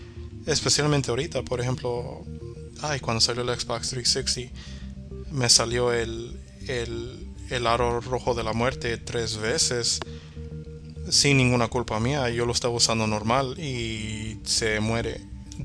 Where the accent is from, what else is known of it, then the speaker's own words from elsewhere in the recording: Mexico; Sí, soy mexicano y etcétera, bla, bla, bla.